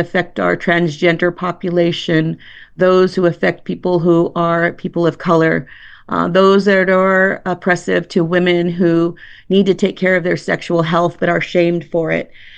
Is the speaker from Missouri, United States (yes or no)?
no; Shafter, California, United States; And, you know, we grew up in Shafter and graduated from Shafter High.